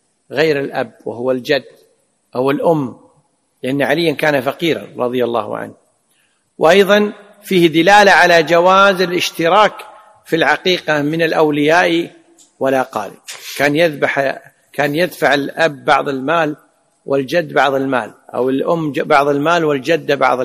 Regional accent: Kuwait

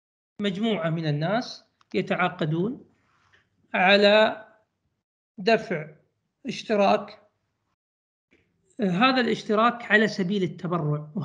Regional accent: Kuwait; ويسمى التأمين التكافلي كما هو عندنا في الكويت

